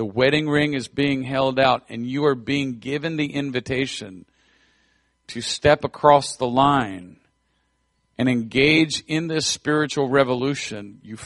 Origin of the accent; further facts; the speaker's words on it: New England, United States; I'm from New England, I can speak from experience here.